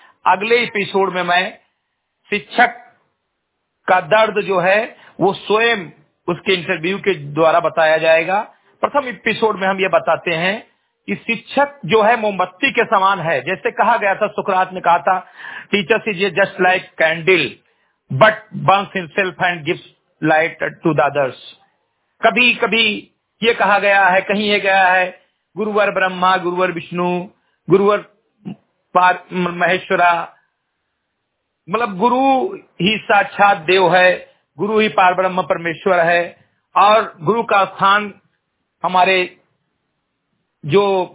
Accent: Bahraich, Uttar Pradesh, India; ग्राम सभा सेमरी गडई विकासखंड मेनपुरा जनपद बहराइच का मूल निवासी हूँ

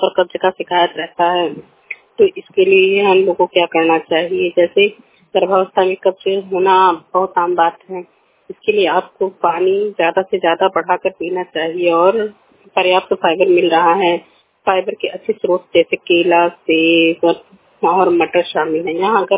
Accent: Uttar Pradesh, India; मैं बस्ती जिले से हूँ। मेरा उम्र 47 साल है।

